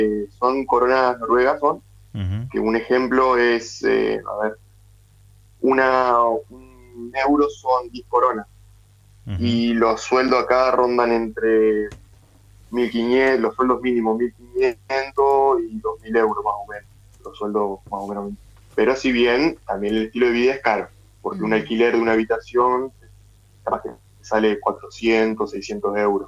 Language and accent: Spanish; Paraná, Entre Ríos, Argentina; moved away as an adult; now in Norway; Yo salí el año pasado, salí de Paraná con una working visa que te permite estar en un país por un año y trabajar.